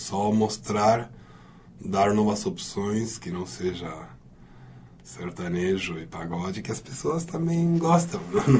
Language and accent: Portuguese; Mar del Plata, Buenos Aires Province, Argentina; Portuguese is a second language; moved away; eu nasci em Buenos Aires, mas eu me considero marplatense, né, que é o ano de vida, já estava morando lá, então toda a minha primeira formação é lá em Mar del Plata.